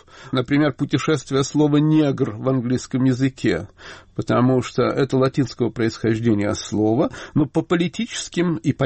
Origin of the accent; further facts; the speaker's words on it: Chernivtsi, Chernivtsi Oblast, Ukraine; Я ведь не просто украинец или жидобандеровец. Я вырос в Черновцах.